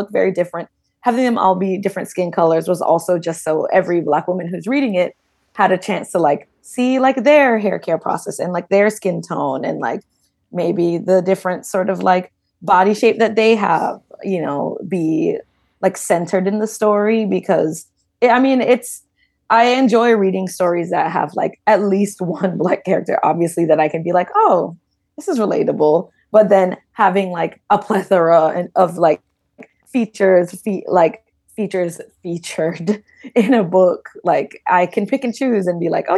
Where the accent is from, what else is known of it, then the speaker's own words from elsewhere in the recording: Jamaica; Cause I mean, growing up in Jamaica, which is like almost like it's 92% of like African descent